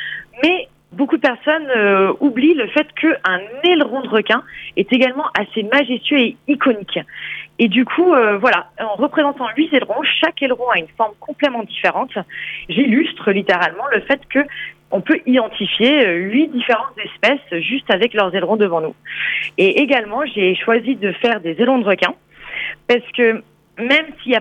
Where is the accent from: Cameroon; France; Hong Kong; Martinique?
Hong Kong; Je suis née à Hong Kong dans une famille de plongeurs.